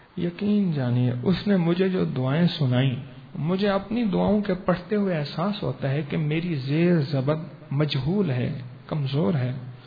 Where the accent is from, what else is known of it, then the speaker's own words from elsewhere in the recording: Lahore, Punjab, Pakistan; میں لاہور سے آیا ہوں جو فیشن کی منڈی ہے.